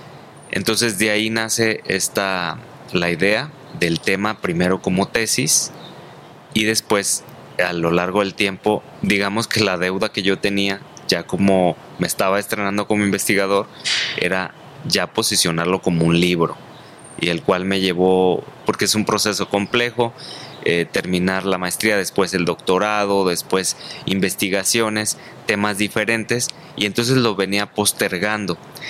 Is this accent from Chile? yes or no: no; Zapotlán del Rey, Jalisco, Mexico; also born or lived in Guadalajara; en la comunidad donde yo crecí, nací aquí en Guadalajara, pero siempre vivimos en Zapotlán del Rey, que es de donde se oriundó mi padre. Entonces allí tienes tu casa. De pequeño fui a la escuela allí